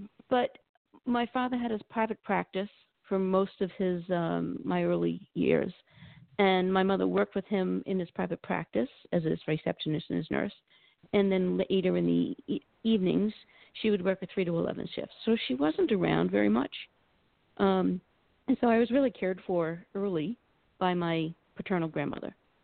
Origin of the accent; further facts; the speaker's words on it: Massachusetts, United States; I'm actually from Massachusetts, and I've only been in Georgia for about 5 years. But I was born just outside of Boston